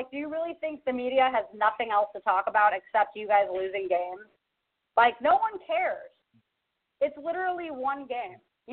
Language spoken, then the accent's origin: English; Chicago, Illinois, United States; Well, growing up in Chicago in the 90s, you know, watching Michael Jordan, Scottie Pippen, Dennis Rodman, Steve Kerr, Ron Harper, all those guys, I grew up with that.